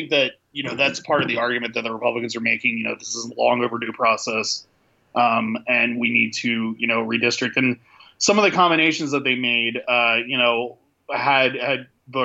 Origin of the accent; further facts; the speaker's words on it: Wilmington, Delaware, United States; moved away as an adult; now in North Carolina, United States; You know, I'm originally from Delaware. I grew up in Wilmington and moved down here a couple years ago.